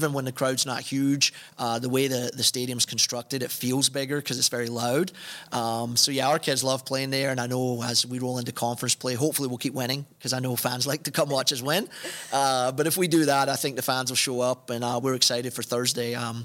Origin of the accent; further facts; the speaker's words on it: Scotland, United Kingdom; growing up in Scotland and just being a huge fan of British, English, Scottish soccer, it really hits close to home.